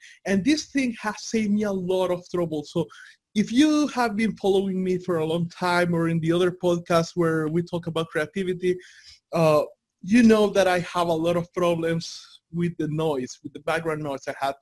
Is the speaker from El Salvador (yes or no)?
yes; El Salvador; I'm from El Salvador. I come from this third world country.